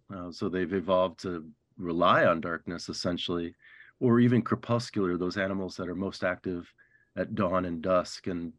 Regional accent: Minneapolis, Minnesota, United States; also born or lived in New Mexico; I grew up in Minneapolis, but we've always had a cabin up north, you know, as we say.

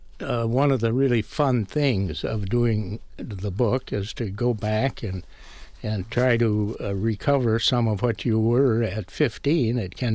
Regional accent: Barron, Wisconsin, United States; It's modeled after my hometown of Barron.

